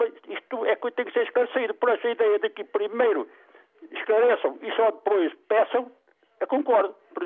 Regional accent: Portugal; nessa hora eu sou português

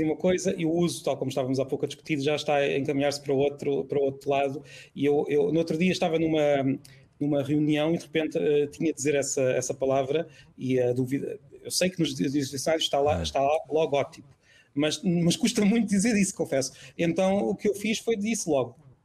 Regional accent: Peniche, Leiria, Portugal; Peniche, eu sou de Peniche.

